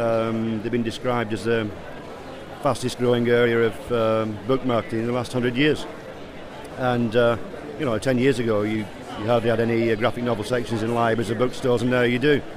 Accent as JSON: {"language": "English", "town": "Wigan", "region": "North West England", "country": "United Kingdom", "tie": "born or raised there", "said": "And I was brought up in Wigan in Lancashire, which has a lot of the local histories to do with the Civil War."}